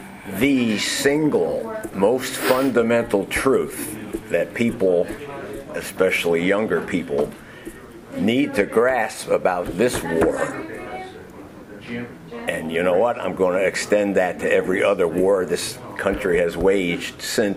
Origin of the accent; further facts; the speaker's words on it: New York City, New York, United States; moved away as an adult; now in Connecticut, United States; New York City originally. And when things got too crazy to stay down there, I moved up here to Connecticut like 42 years ago.